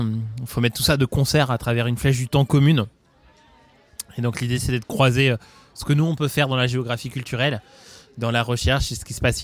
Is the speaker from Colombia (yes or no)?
no; Pays de la Loire, France; je viens des Pays de la Loire, du département voisin, la Sarthe.